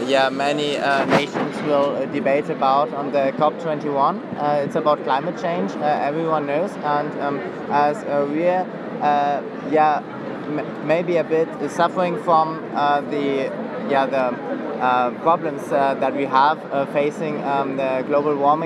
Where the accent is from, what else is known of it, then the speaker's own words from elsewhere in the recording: Germany; I'm from Germany, and I'm here in Paris on the Conference of Youth